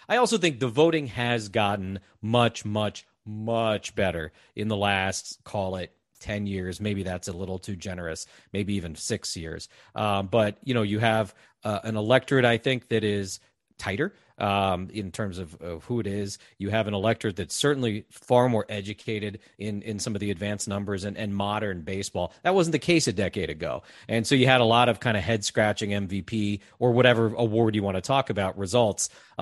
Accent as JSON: {"language": "English", "region": "East Coast", "country": "United States", "tie": "born or raised there", "said": "I grew up on the East Coast."}